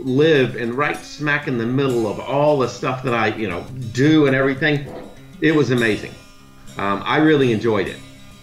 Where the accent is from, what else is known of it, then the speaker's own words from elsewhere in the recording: Mississippi, United States; born there; also born or lived in Tennessee / North Carolina; now in Florida, United States; I was born in Mississippi, lived in Tennessee till fourth grade. Then we went to North Carolina till seventh. And then I've been here since eighth grade.